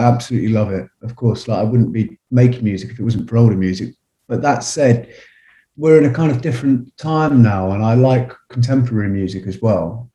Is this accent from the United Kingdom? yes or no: yes; Didcot, South East England, United Kingdom; I've lived there my whole life. I was born in Oxford, but I've lived in Didcot my whole life.